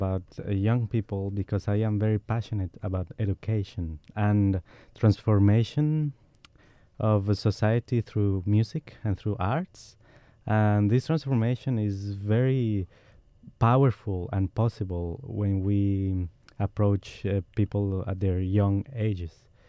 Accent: Bogotá, Colombia; English is a second language; I was born in Colombia, in Bogota, and I grew up around salsa and tangos and all this Colombian music.

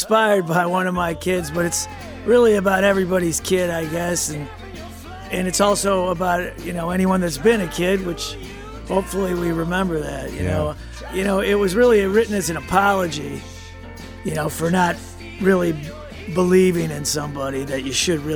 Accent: Libertyville, Illinois, United States; he's from my hometown of Libertyville

